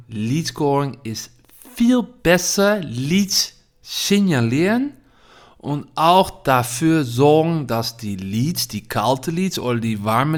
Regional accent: Netherlands; German is a second language; Na, dreimal raten, woher ich komme. Ich komme aus Holland.

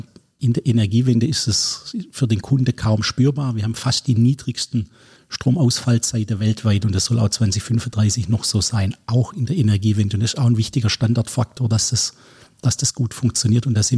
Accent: Baden-Württemberg, Germany; accent: Swabian; wie du weißt und wie man mir anhört, bin ich Schwabe.

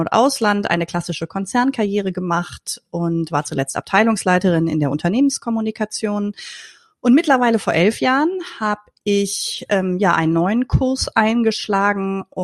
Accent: Rhineland, Germany; bin Rheinländerin durch und durch.

